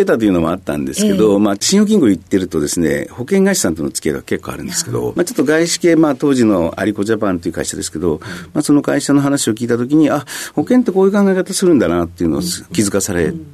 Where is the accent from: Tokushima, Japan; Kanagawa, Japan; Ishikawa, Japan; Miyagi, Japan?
Ishikawa, Japan; 石川県の出身です。